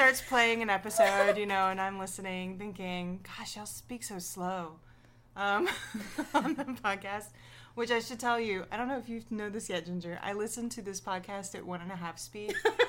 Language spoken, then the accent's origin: English; Atlanta, Georgia, United States; I'm from Atlanta. It's the streets.